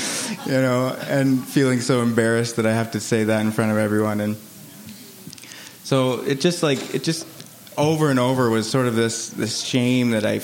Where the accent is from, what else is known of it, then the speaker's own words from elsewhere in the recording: Canada; We actually went into the States because there wasn't very many Mormon churches nearby. So I'm from Canada, for those who don't know.